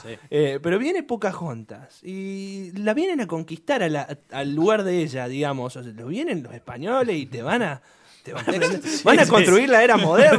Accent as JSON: {"language": "Spanish", "town": "Río Cuarto", "region": "Córdoba", "country": "Argentina", "said": "tener en el cine de allá de Río Cuarto, soy de Río Cuarto, pueblito"}